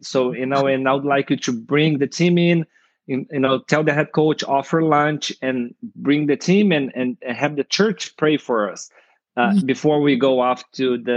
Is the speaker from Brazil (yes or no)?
yes; Brazil; I came from Brazil, from a huge city, a major city in Brazil with like millions and millions of people. And I came to Chickasha, Oklahoma, which I think back then, I don't know, if I remember right, it was about 10,000 people in the whole town.